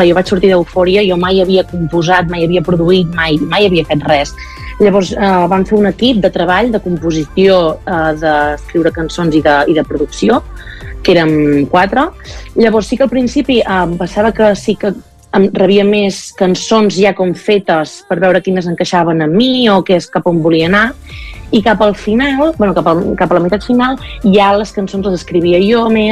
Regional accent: Catalonia, Spain; jo sempre el que he volgut és parlar molt de la Garrotxa de casa meva, no? I que la gent sàpiga d'on soc i d'on vinc, i donar a conèixer a casa meva.

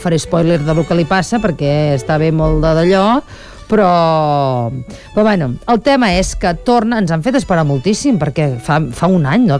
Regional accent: Sant Joan les Fonts, Catalonia, Spain; jo sóc de Sant Joan les Fonts, no sóc d'Olot aquí. Garrotxa

